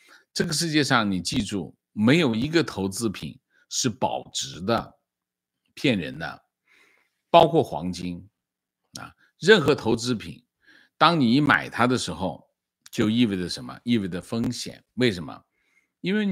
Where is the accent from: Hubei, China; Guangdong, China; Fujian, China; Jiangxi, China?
Jiangxi, China; 我是江西人啊